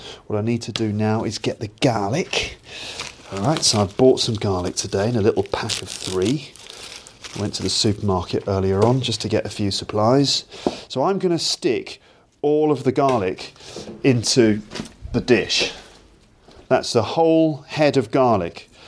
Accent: England, United Kingdom; because being English, you know, I might not have the most inspiring take on food, but who knows?

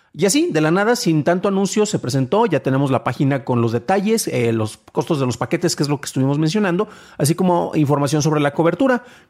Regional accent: San Juan de los Lagos, Jalisco, Mexico; voy a poner el código el código postal de mi ciudad natal, San Juan de los Lagos, Jalisco

